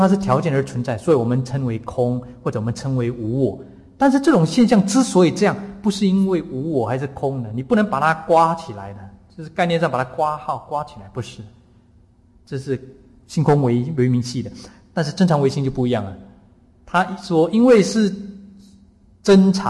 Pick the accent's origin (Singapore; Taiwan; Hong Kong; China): Singapore; 因为我从小都是在城市长大，我在新加坡长大了